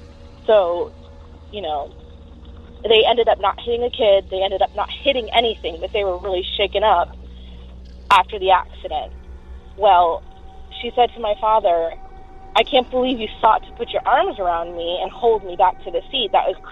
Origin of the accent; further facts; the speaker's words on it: Florida, United States; I'm from Florida, so I'm not quite sure, but upstate New York, it's really slippery and cold